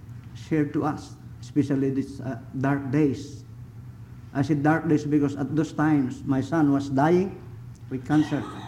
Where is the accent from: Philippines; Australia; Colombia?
Philippines; now in United States; For those who do not know yet … We came from the Philippines, not from the Philistines.